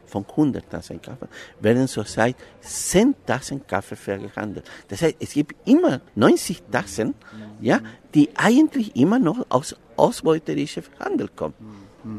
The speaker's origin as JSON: {"language": "German", "country": "Chile", "moved": "yes", "said": "Also ich komme aus einer politischen Familie. Ich komme aus Chile. Wir hatten damals die Regierung Allende unterstützt. Und meine Eltern mussten aus dem Land gehen nach der Militärdiktatur."}